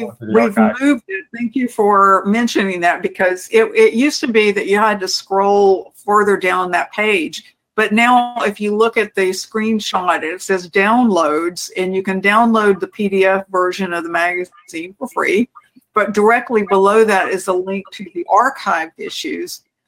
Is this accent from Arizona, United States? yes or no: yes; Phoenix, Arizona, United States; photo on one of my voyages into and out of Phoenix Sky Harbor, because I think I happen to be partial to my hometown tower.